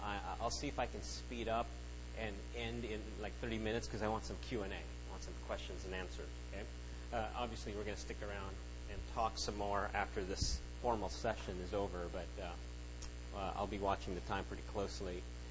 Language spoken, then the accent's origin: English; Philippines; moved away; I'm from the Philippines. I consider still, you know, the Philippines a big part of my life, even though I've been here a long time, more here than the Philippines.